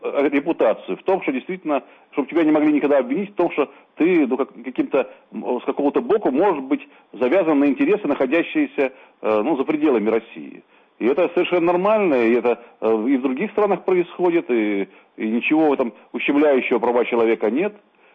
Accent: Latvia; moved away; делалось сегодня на моей малой родине. Я как раз уже 15 лет являюсь невъездным в Латвии за свою позицию

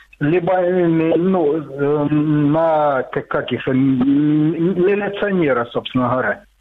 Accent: Mariupol, Donetsk Oblast, Ukraine; с Мариуполя. Вы тут рассказываете про этих шахтеров, собственно говоря. Я как коренной мариупольц

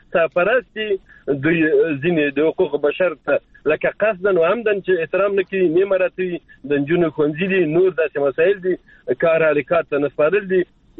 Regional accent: Afghanistan; موږ افغانان یې په کرار نه پرېږدي، موږ ټول افغانان یو.

